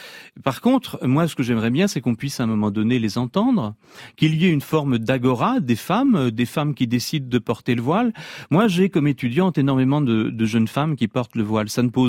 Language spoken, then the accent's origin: French; Brittany, France; Moi, je suis breton. Dans ma famille, mes grands-parents, arrière-grands-parents, avaient sur la tête un fichu.